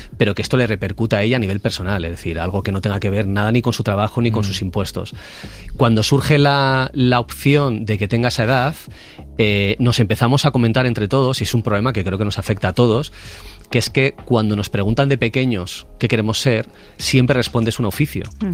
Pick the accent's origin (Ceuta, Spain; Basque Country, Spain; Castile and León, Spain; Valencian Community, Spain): Basque Country, Spain; ni siquiera ha participado como buen vasco con plantillas, o sea, piso hacia adentro